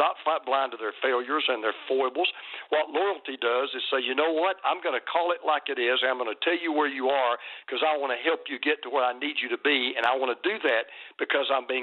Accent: Deep South, United States; I grew up in the Deep South, Susie, and it may be old-fashioned, but I was raised by my mom and dad to say yes, sir, and no, sir

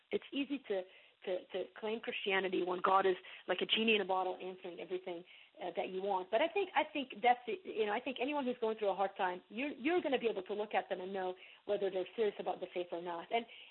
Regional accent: Lebanon; growing up in Lebanon gave me kind of a bird's-eye view of that, even back in the 70s and 80s.

